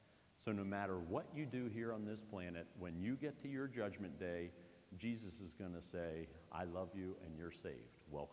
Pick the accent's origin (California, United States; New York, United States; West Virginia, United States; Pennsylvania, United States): Pennsylvania, United States; Chambersburg; You know, I grew up in Chambersburg in a Christian community with a Christian family, so I'm a Christian. Growing up, I didn't even know any Muslims, Buddhists, Hindus.